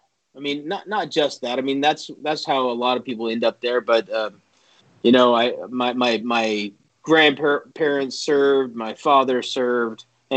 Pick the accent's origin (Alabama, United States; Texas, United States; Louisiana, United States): Texas, United States; also born or lived in Seattle; I was born in Seattle, grew up all over Texas.